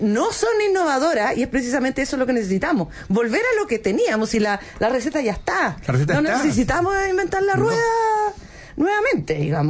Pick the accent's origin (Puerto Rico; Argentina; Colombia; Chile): Chile; tenemos un ansia como chilenos de que las cosas cambien